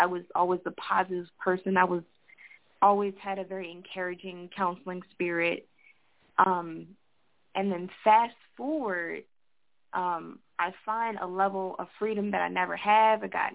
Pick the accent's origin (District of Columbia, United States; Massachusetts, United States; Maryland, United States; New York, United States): Maryland, United States; Baltimore; So I grew up in Park Heights. That is a very dangerous neighborhood, drug-infested, crime-ridden neighborhood in Baltimore City, Maryland.